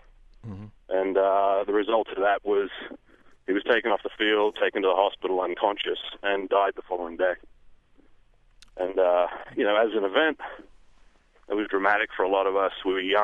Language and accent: English; Australia; I'm a rugby player. I grew up in Australia.